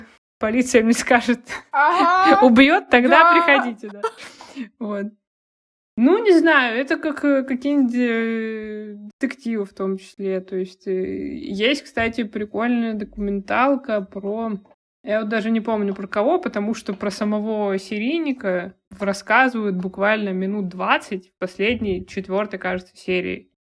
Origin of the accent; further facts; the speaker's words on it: Aldan, Sakha Republic, Russia; в 90-х администрацию моего родного города Алдана захватывали свидетели Иеговы.